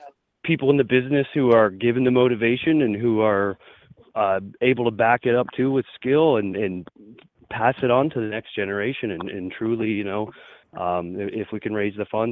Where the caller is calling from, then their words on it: Pennsylvania, United States; calling from Pennsylvania.